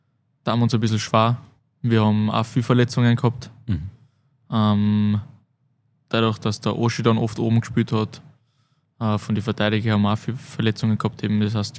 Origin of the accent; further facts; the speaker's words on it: Linz, Upper Austria, Austria; also born or lived in Wels; ich bin ein Linzer. Aber trotzdem im Herzen ein Wölser.